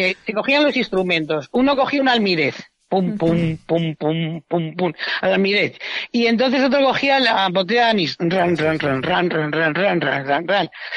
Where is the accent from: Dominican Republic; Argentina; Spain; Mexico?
Spain; para eso somos españoles.